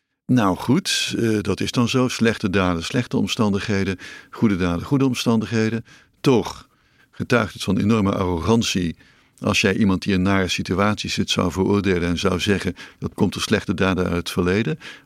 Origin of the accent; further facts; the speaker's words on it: North Brabant, Netherlands; Ik ben geboren als Brabander en zo.